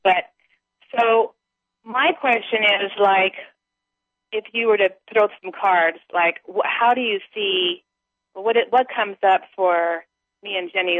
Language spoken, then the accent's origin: English; Santa Barbara, California, United States; now in Maui, United States; I've been to Kauai, and now I'm on Maui. And I'm really from Santa Barbara.